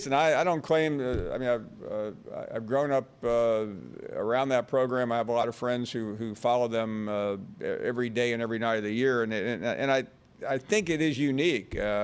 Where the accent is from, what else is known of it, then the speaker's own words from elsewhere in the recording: Memphis, Tennessee, United States; I grew up in Memphis as a Cardinal fan